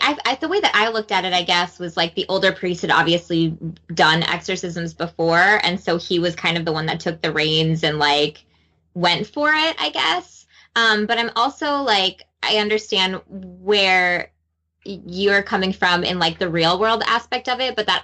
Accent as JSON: {"language": "English", "town": "Chicago", "region": "Illinois", "country": "United States", "tie": "born or raised there", "said": "and I grew up in Chicago, so like I was super excited with like the kind of the connection of that character."}